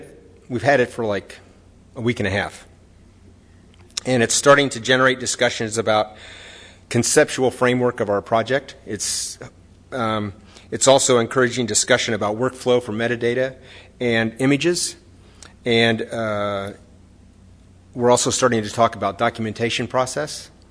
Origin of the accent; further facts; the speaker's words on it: United States; I think that the culture has been educational for me as an American that the Japanese don't always do things the way Americans do them